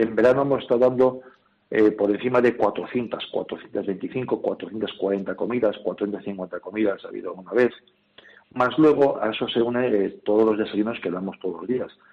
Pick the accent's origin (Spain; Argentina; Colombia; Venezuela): Spain; Valladolid, Castile and León; now in Albacete, Spain; yo no soy de Albacete, soy de Valladolid, pero bueno, la acogida que he tenido aquí en Albacete, en esta gran ciudad, ha sido magnífica y maravillosa